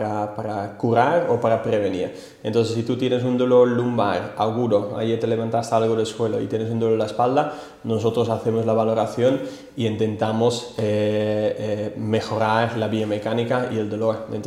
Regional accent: Netherlands; Spanish is a second language; Yo soy de Holanda

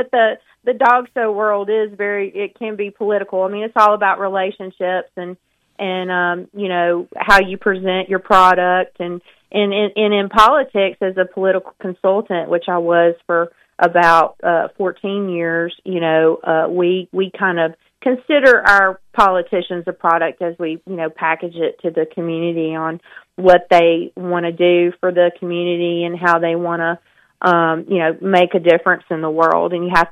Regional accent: Montgomery, Alabama, United States; now in Huntsville, United States; I grew up in Montgomery, and I moved to Huntsville in 1998 to pursue a master's in psychology

